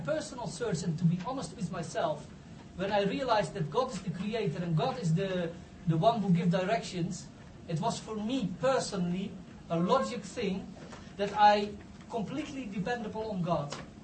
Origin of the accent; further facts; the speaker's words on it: South Africa; We are from South Africa with somebody who also had a Christian background.